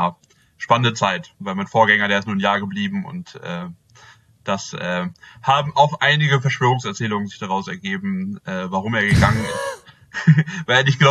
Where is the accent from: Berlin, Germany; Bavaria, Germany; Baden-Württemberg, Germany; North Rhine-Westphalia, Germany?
North Rhine-Westphalia, Germany; Bünde; Ursprünglich komme ich aus Bünde und da fängt schon mein Thema an.